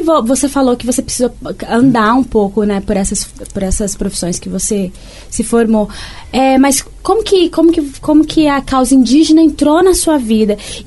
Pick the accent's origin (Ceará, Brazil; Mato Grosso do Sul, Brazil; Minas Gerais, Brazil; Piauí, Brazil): Mato Grosso do Sul, Brazil; Dourados; porque eu também sou de Dourados.